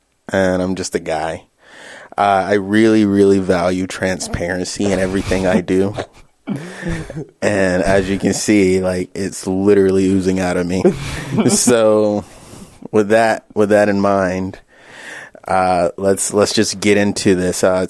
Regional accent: United States; I'm not trying to brag here, but that's hardly an accomplishment as an American.

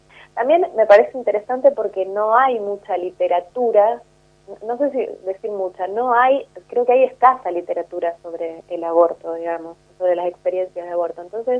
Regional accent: Santa Fe, Argentina; Yo soy de Santa Fe, por ejemplo

